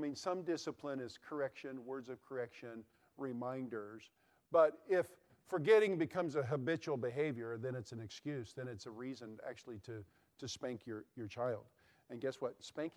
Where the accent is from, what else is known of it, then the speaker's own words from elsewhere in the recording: Idaho, United States; That wasn't the case when we were growing up in Idaho. That was already gone. There's no yes, sir, and yes, ma'aming in Idaho